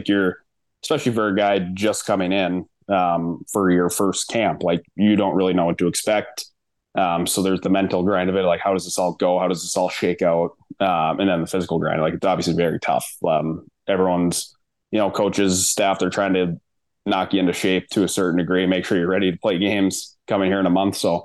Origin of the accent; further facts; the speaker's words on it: Minnesota, United States; Like, I'm from Minnesota.